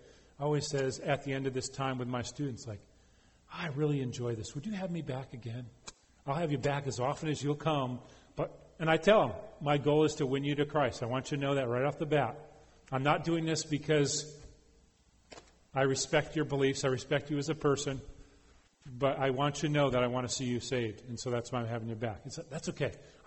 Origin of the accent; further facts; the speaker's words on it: Connecticut, United States; wait a second, I grew up in Connecticut. I know what the size of Rhode Island is.